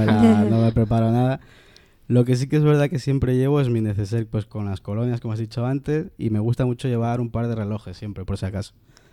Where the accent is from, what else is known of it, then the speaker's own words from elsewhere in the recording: Ecuador; Soy más de café. Como buen ecuatoriano que soy también, nosotros nos encanta mucho el café.